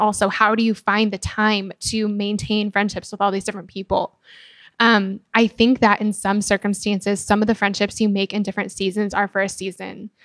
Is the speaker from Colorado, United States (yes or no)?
yes; Denver, Colorado, United States; I'm from Denver. My family still lives there.